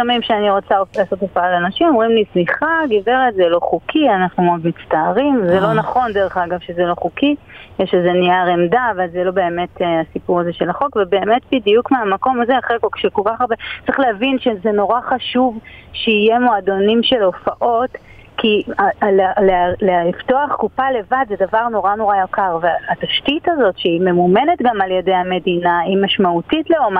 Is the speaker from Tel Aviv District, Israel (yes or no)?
yes; Tel Aviv, Tel Aviv District, Israel; גדלתי בתל אביב, ובשנות ה-90 זה היה מקום קצת אפל ואולי קצת מופקר